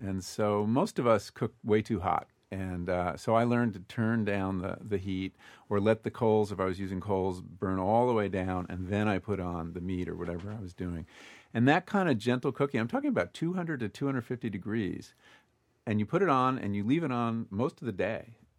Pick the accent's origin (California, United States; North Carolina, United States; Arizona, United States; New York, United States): California, United States; Berkeley; You know, I come from Berkeley.